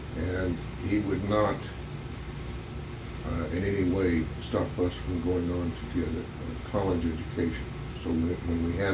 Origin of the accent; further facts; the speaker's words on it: Kentucky, United States; born there; I was born in Bath County on November the 26th, 1944.